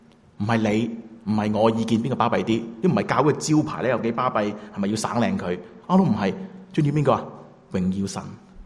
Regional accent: China; 他跟我们中国人说，即是罗底橙来的

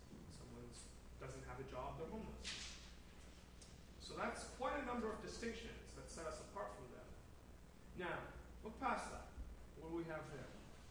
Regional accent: Toronto, Ontario, Canada; the fact that I'm Chinese, the fact that I'm from Toronto

